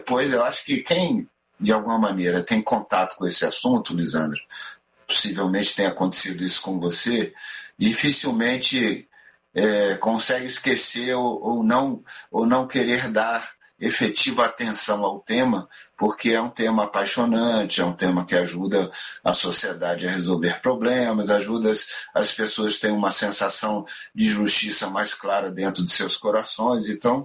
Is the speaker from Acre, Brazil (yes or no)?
no; Brasília, Federal District, Brazil; born or raised there; also born or lived in Rio de Janeiro